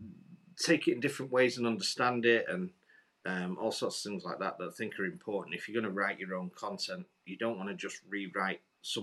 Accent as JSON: {"language": "English", "region": "Yorkshire and the Humber", "country": "United Kingdom", "said": "And being a Yorkshireman, I bought him some drinks because..."}